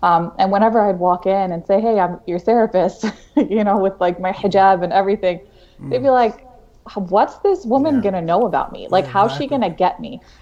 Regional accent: New York, United States; I'm originally from New York. I went to Brooklyn College.

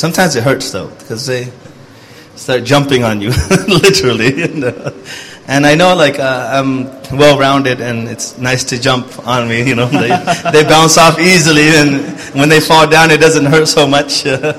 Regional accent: United States; I didn't know. I grew up in America, you know.

